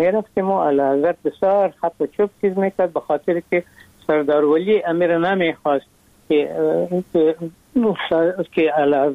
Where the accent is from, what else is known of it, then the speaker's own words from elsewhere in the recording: Afghanistan; moved away; ما از افغانستان آمدیم